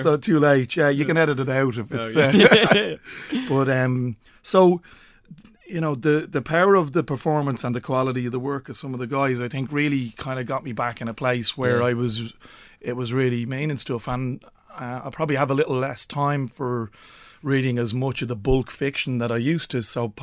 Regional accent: Ireland; I mean, we're Irish and we're great.

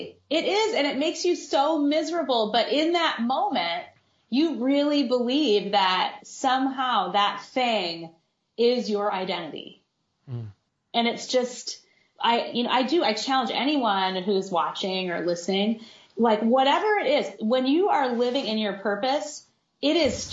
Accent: Des Moines, Iowa, United States; I'm from Des Moines, Iowa. I live in Des Moines, Iowa. So it's the Midwest

